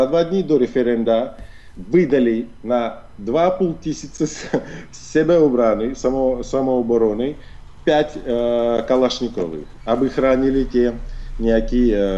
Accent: Russia; also born or lived in Prague; now in Sevastopol; Já jsem Rus, který žil leta Litovci v Praze. Pak jsem přistěhoval nebo se vrátil do Ruska.

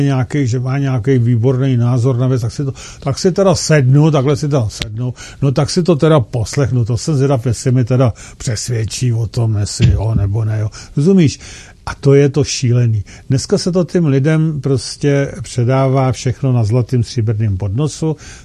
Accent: Plzeň, Plzeň Region, Czechia; akorát až na to tady u nás v Plzni.

